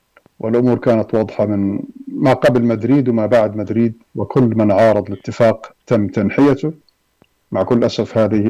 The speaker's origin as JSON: {"language": "Arabic", "country": "Palestine", "said": "إحنا كأمة فلسطينية ليس من ديدنا الحساب أو المساءلة أو الثواب أو العقاب"}